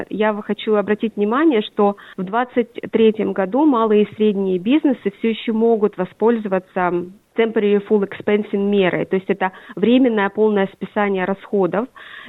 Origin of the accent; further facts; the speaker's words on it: Bakhmut, Donetsk Oblast, Ukraine; я сама родом из Бахмута, Донецкой области, в Украине